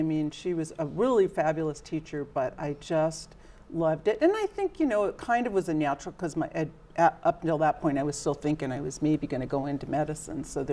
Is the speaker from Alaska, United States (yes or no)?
yes; Alaska, United States; I mean, certainly growing up in Alaska, when I'd leave, I'd appreciate how the natural world here, the beauty.